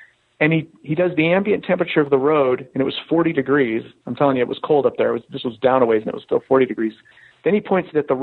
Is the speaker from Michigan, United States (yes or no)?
no; Golden, Colorado, United States; And it was fun because I grew up in Golden, Colorado.